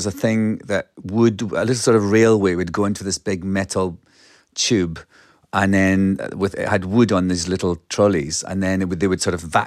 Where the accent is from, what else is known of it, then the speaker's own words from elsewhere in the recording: Scotland, United Kingdom; now in London, United Kingdom; as a Scot in London. People liked my voice.